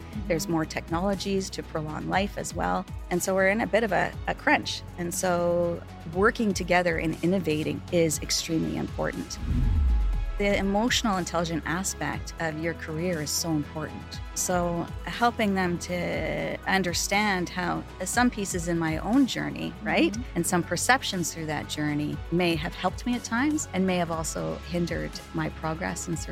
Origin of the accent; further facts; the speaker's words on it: Thunder Bay, Ontario, Canada; So I was born and raised in a small to medium-sized town in Northern Ontario, Thunder Bay, Ontario, to be precise, in Canada.